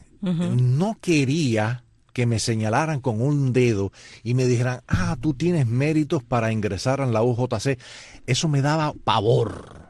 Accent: Cuba; moved away; cuando me fui de Cuba

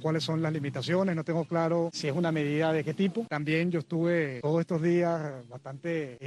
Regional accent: Venezuela; mis ganas, mi corazón están aquí en mi país. Yo no me quiero ir de mi país, quiero aportar a Venezuela desde acá.

